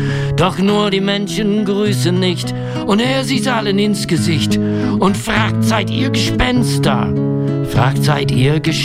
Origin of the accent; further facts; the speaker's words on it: west of Ireland, Ireland; German is a second language; in den Winterabende in Westen-Irlands, wo ich herkomme